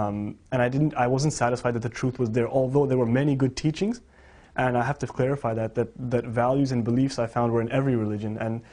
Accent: Toronto, Ontario, Canada; Well, I was born in Toronto. I've been born and brought up over here, but my family's from an Indian background. So a lot of my life had to do with, I guess, a mix of Canadian culture as well as at home the Indian side of things.

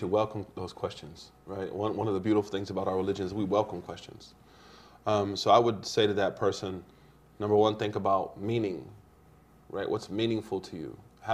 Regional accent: United States; As an American, you know, I became Muslim

